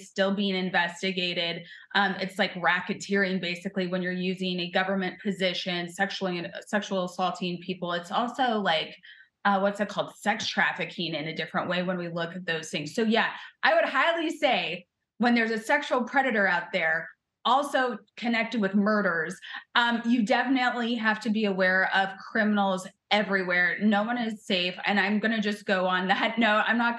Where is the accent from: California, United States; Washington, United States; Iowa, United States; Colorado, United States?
Iowa, United States; Council Bluffs; also born or lived in Omaha; from Council Bluffs, Iowa, Omaha, Nebraska, right there. There's those tri-cities around there, Midwest.